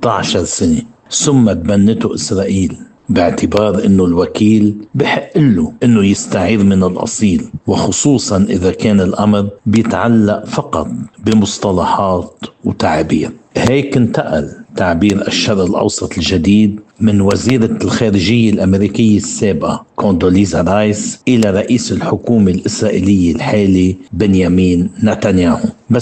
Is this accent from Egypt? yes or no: no; Lebanon; نحن كلبنانيين ونحن كعرب ونحن كشرق أوسطيين